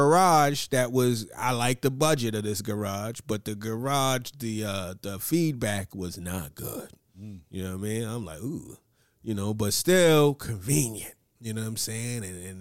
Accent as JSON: {"language": "English", "region": "New York", "country": "United States", "said": "me as a New Yorker, and this has been going on for a while, but me, I take pride in being able to find street parking in New York."}